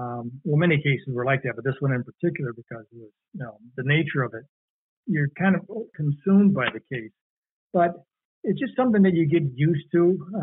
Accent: Chicago, Illinois, United States; now in Seattle, United States; we don't experience homicides like they do in Baltimore, or my hometown in Chicago, and New York and Detroit.

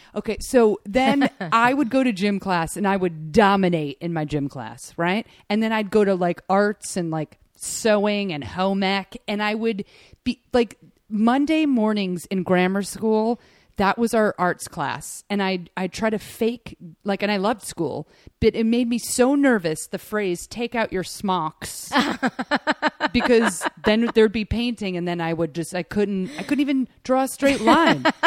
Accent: New York, United States; Well, I mean, you know, people think I'm a Jet, you know, because I like the Giants and I'm from New York.

